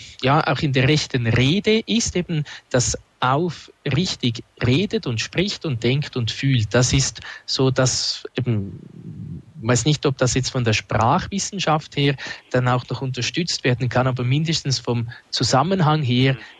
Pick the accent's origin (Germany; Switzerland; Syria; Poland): Switzerland; Als Schweizer hat man da meistens ein bisschen Mühe.